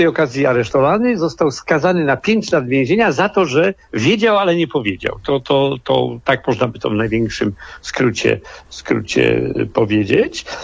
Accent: Sieradz, Łódź Voivodeship, Poland; to jest ulica, na której ja się urodziłem i na której do matury mieszkałem.

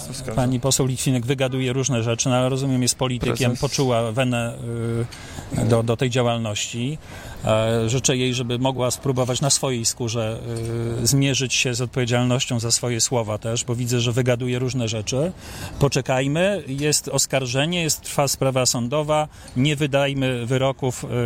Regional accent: Świętokrzyskie Voivodeship, Poland; kocham Świętokrzyskie i tu mieszkam, jestem tutejszy, a nie spadochroniarz.

